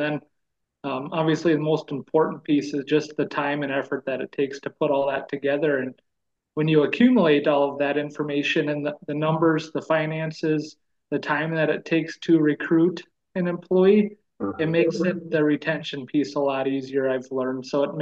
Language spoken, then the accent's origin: English; Minnesota, United States; Yeah, so I'm born and raised in West Central Minnesota. So where I am today, up in Belgrade, is kind of a move back home for me.